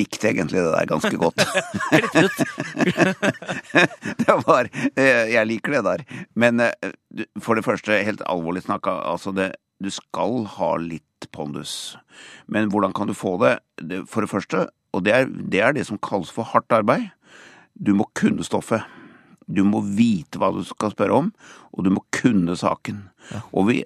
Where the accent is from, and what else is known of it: Lier, Buskerud, Norway